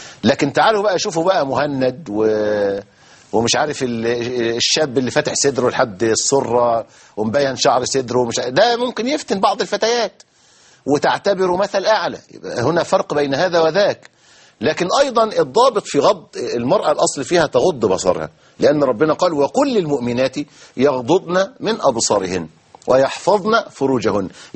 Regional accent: Egypt; إحنا عندنا في مصر

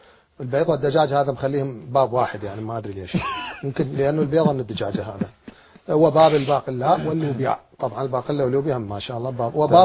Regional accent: Iraq; أنا ما معروف عندنا بالعراق،

